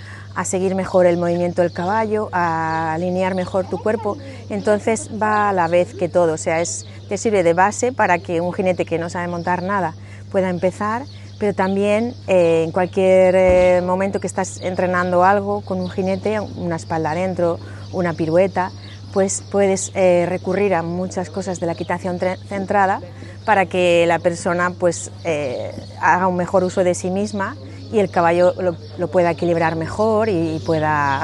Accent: Madrid, Community of Madrid, Spain; Vengo de Madrid.

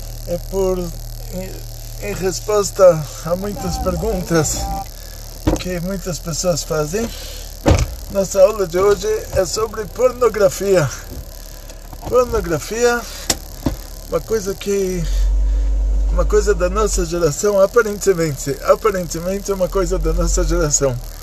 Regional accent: São Paulo, Brazil; born there; eu já sou a primeira geração do Brasil, né? Já nasci aqui em São Paulo, em Genópolis, Hospital Samaritano.

